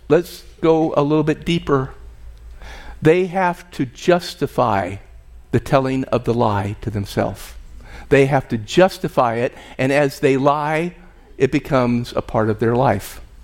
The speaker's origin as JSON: {"language": "English", "region": "California", "country": "United States", "tie": "born or raised there", "said": "I grew up in Southern California in a broken family."}